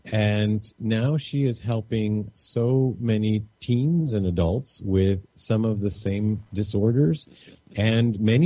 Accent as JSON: {"language": "English", "town": "Kalamazoo", "region": "Michigan", "country": "United States", "tie": "born or raised there", "said": "I remember my childhood days growing up in Kalamazoo, Michigan as happy ones"}